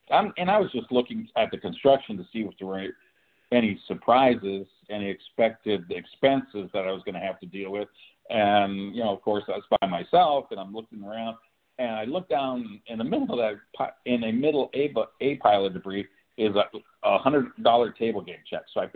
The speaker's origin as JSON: {"language": "English", "town": "Reno", "region": "Nevada", "country": "United States", "tie": "born or raised there", "said": "I grew up in Reno"}